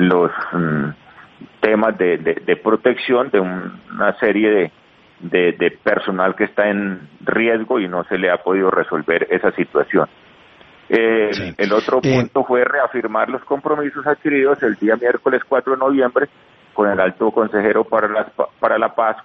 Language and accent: Spanish; Colombia; somos colombianos y que tenemos una identidad